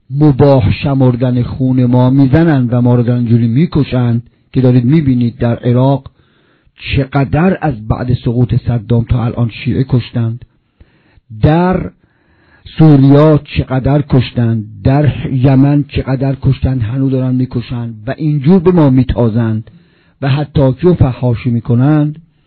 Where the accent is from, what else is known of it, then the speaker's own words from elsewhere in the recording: Isfahan, Iran; بچه اصفهانم.